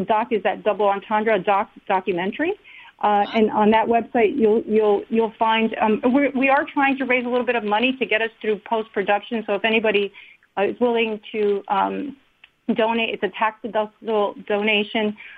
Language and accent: English; United States; I'm an American.